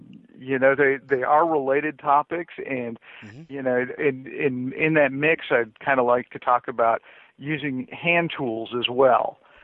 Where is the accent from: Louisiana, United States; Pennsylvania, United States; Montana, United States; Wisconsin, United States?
Wisconsin, United States; now in Austin, United States; I'm in Austin, Texas, but like you, I'm a damn Yankee. Yes. I came down here from Wisconsin, actually.